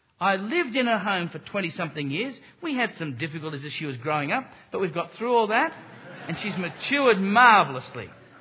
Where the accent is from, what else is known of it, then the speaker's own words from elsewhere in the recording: Australia; I probably would because I'm an Australian